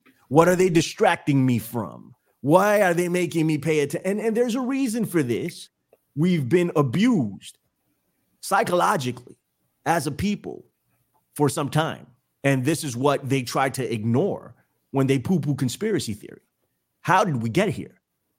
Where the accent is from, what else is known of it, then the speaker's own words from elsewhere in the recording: United States; born there; I am American. I was born here. You know, my family's American.